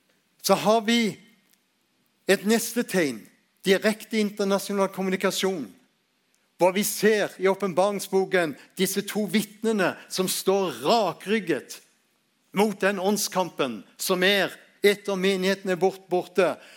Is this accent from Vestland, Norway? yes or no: no; Spangre, Agder, Norway; Jeg har vokst opp der på Spangre, ved Lindesnes.